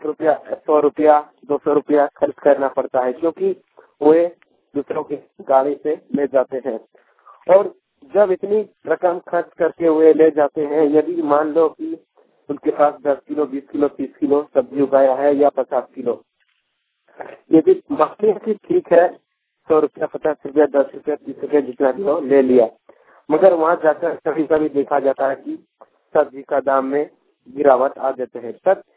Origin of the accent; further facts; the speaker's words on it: Jharkhand, India; मेरा गांव जमशेदपुर से करीब 30-35 किलोमीटर दूर है